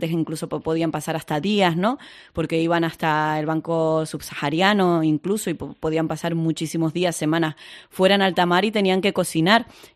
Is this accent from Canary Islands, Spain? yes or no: yes; Los Cristianos, Canary Islands, Spain; yo te animo de verdad a que disfrutes de ese día, de que te vengas a mi pueblo de los cristianos.